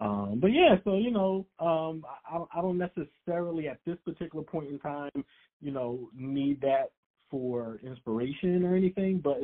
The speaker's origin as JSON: {"language": "English", "region": "New Jersey", "country": "United States", "said": "But I was, and he's from New Jersey, and I'm from New Jersey as well."}